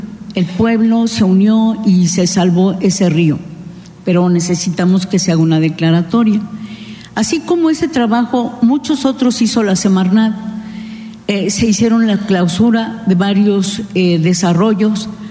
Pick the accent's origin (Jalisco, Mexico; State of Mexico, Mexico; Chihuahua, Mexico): Jalisco, Mexico; Puerto Vallarta; particularmente hablo de la región donde vengo … de Radio Universidad de Guadalajara en Puerto Vallarta